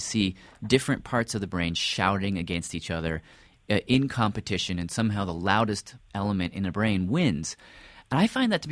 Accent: Nashville, Tennessee, United States; I grew up in Tennessee for 13 years.

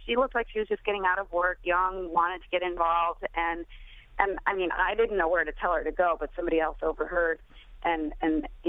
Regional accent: New York, United States; although I'm a New Yorker, upstate New Yorker, not in the need of New Jersey.

